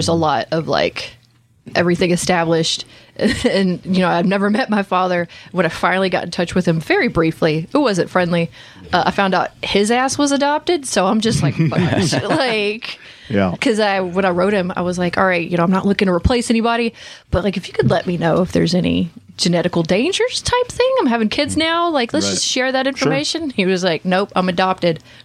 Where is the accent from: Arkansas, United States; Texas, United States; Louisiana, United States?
Arkansas, United States; I grew up in Arkansas. Why didn't I know this was a thing?